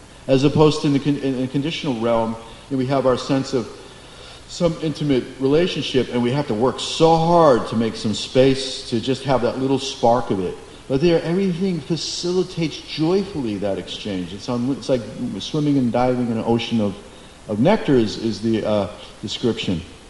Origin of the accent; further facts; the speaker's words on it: United States; I'm an American kid in the 60s.